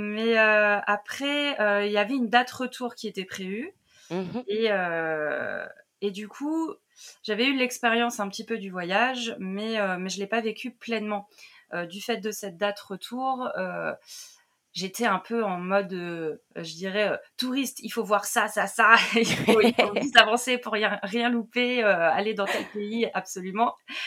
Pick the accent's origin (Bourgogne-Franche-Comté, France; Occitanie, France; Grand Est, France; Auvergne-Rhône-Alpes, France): Auvergne-Rhône-Alpes, France; j'ai 35 ans, je viens à la base de région lyonnaise